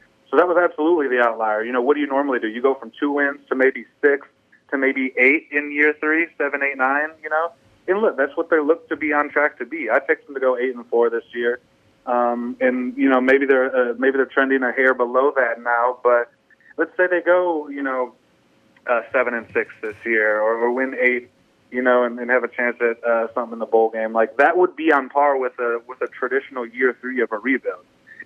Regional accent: Kalamazoo, Michigan, United States; So I'm a, you know, Michigan homegrown guy, born and raised in Kalamazoo, went to Michigan State from 2010 to 2014

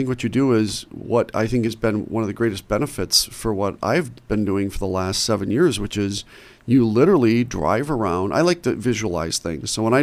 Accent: Racine, Wisconsin, United States; I grew up in Racine. When I was growing up, 93% of our city was white.

